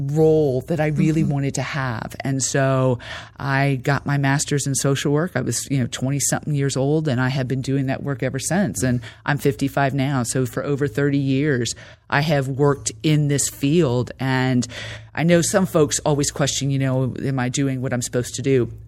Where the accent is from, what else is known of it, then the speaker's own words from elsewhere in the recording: Tampa, Florida, United States; So I am from Tampa, born and raised.